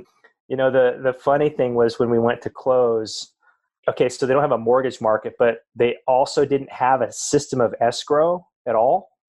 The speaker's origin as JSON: {"language": "English", "region": "Montana", "country": "United States", "tie": "born or raised there", "moved": "as an adult", "said": "And I grew up in Western Montana."}